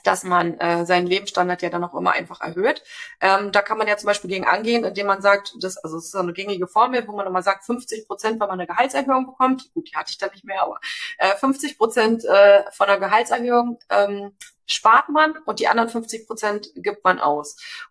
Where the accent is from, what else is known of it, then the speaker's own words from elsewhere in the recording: Schwedt, Brandenburg, Germany; ich komme eigentlich aus Schwedt